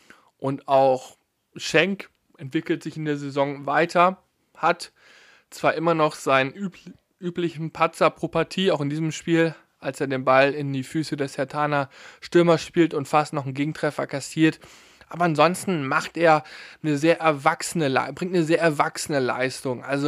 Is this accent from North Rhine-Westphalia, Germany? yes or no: yes; North Rhine-Westphalia, Germany; ich komme ja aus der Nähe von Münster